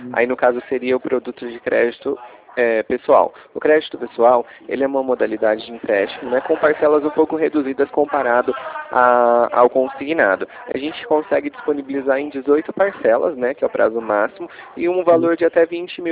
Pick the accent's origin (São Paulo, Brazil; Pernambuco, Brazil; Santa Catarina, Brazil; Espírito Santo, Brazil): São Paulo, Brazil; Ribeirão Preto; Eu sou de Ribeirão.